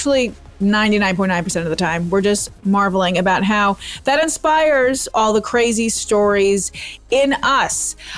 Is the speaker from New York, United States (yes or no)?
yes; Brooklyn, New York, United States; now in Boca Raton, United States; I'm from Boca Raton, Florida, originally from Brooklyn.